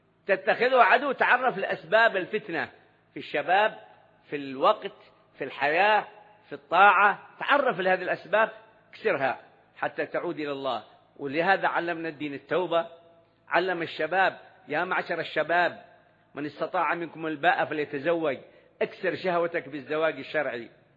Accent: Yemen; عندنا في اليمن تعايشوا إخوان

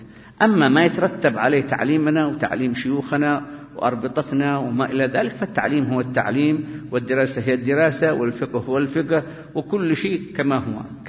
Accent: Yemen; ونحن بلدنا اليمن، أنتم خاصة الشباب ربما لا تدركون

